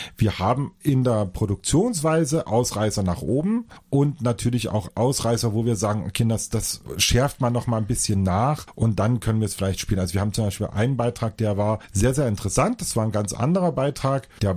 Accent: Northern Germany, Germany; Vielleicht sind wir Norddeutschen nicht musikalisch genug oder wir kommen nicht aus die Pötte.

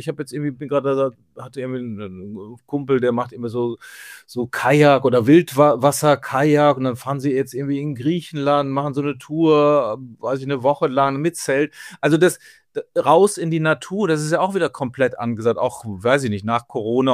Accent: Duisburg, North Rhine-Westphalia, Germany; ich komme ja nur aus NRW und Duisburg

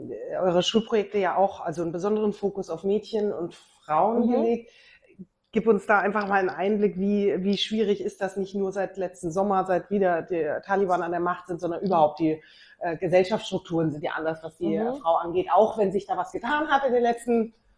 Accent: Bavaria, Germany; Ich bin in Bayern groß geworden

